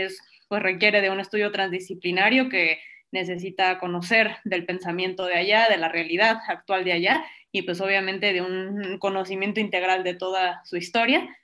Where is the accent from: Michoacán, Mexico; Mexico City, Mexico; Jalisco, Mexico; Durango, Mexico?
Mexico City, Mexico; soy de la Ciudad de México